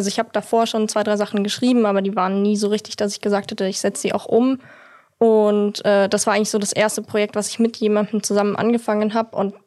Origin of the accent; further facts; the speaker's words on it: Munich, Bavaria, Germany; Also ich komme aus München